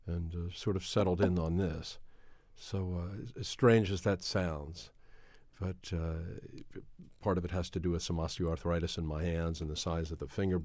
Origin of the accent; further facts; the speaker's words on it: Baltimore, Maryland, United States; In Baltimore.